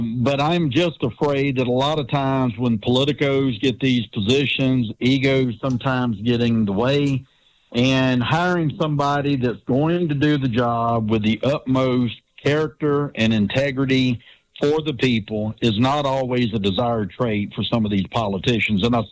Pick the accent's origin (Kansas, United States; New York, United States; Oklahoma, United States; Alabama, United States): Alabama, United States; Prichard; Of course, I grew up in Pritchard. And I can remember some of the better days in Pritchard's back in the 70s and the 80s